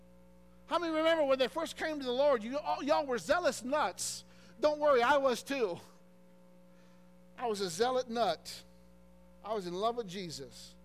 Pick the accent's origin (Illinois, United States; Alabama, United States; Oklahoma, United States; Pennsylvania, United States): Illinois, United States; moved away; You know, I'm from Illinois.